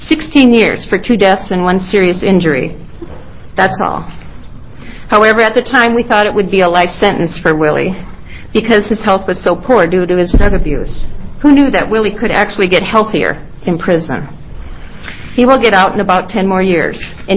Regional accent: Oregon, United States; Good morning, members of the committee. I'm from Washington County, and with me today is my sister-in-law … mother-in-law … also from Washington County.

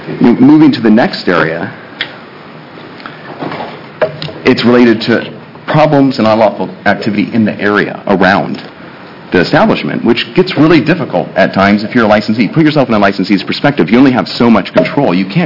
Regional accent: Midwest, United States; I'm from the Midwest, so I talk a little bit slow, so I apologize for that.

